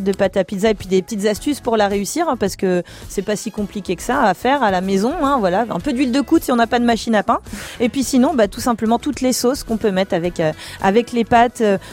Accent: France; Je suis française

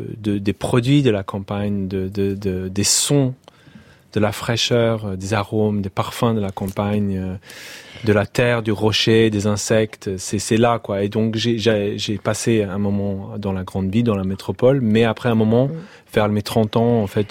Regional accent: London, United Kingdom; now in France; Mais en fait, j'ai une relation assez étrange avec l'Angleterre, que quand j'ai quitté l'Angleterre pour la France il y a 14 ans, en fait, je me suis rendu compte que je ne connaissais pas très bien le pays.

